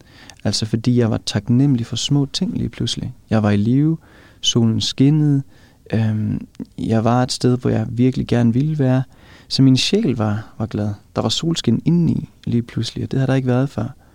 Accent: Sønderborg, Region of Southern Denmark, Denmark; Så jeg er 41, tror jeg. Jeg er i dag. Så det, jeg er født og opvokset i Sønderborg, men tog en beslutning i 2006.

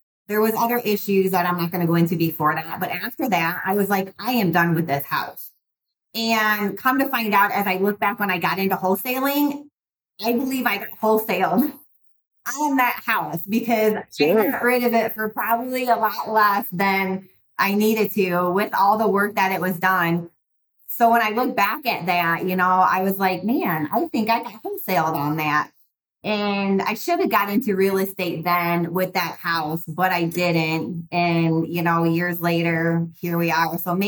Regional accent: Burbank, Illinois, United States; So I'm originally from Illinois.

